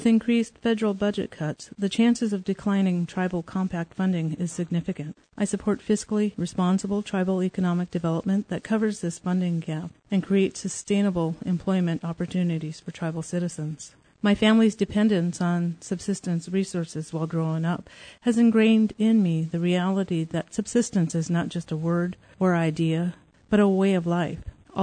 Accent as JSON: {"language": "English", "town": "Kake", "region": "Alaska", "country": "United States", "tie": "born or raised there", "said": "I grew up in Cake, living a rural subsistence lifestyle. After graduating from Cake High School in 1986"}